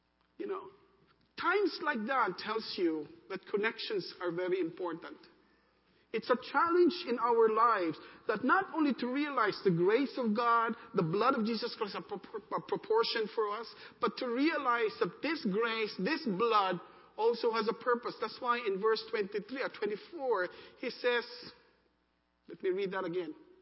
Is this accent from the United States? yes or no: no; Philippines; I'm Asian. I'm Filipino. I speak to him in English.